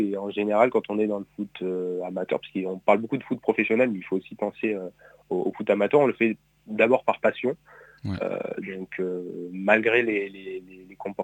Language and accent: French; Marseille, Provence-Alpes-Côte d'Azur, France; now in Paris, France; Alors je suis de Marseille de base, okay. Originaire de Marseille